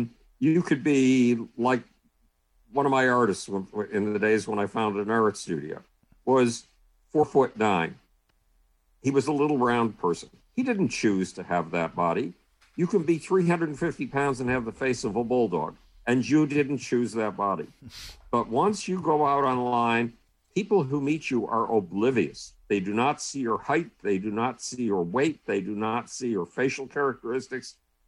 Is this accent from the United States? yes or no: yes; Buffalo, New York, United States; When I was a child, nobody wanted me in my hometown of Buffalo, New York.